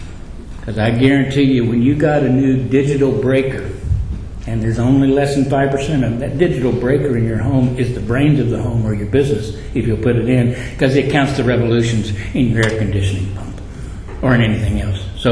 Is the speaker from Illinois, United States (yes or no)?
no; Texas, United States; I grew up in the Panhandle of Texas, if anybody knows, and have driven along I-40.